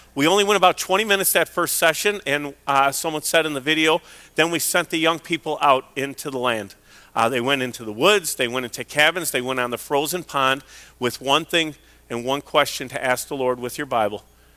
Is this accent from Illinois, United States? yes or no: yes; Chicago, Illinois, United States; Everybody knows I'm from Chicago, so a lot of Bears players were mentioned